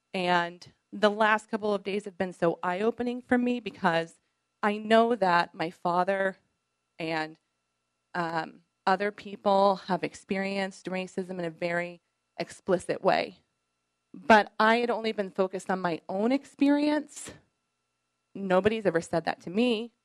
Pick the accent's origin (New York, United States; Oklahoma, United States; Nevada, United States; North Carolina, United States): Oklahoma, United States; Norman; I was raised here in Norman. I went to Norman High School. I went to OU as a student.